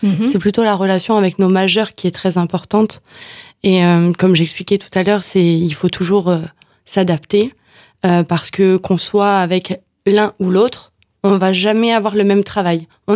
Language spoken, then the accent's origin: French; Hauts-de-France, France; now in Montpellier, France; Je viens du Nord, du coup je suis une ch'ti. Et je suis arrivée à Montpellier pour faire le métier de mes rêves.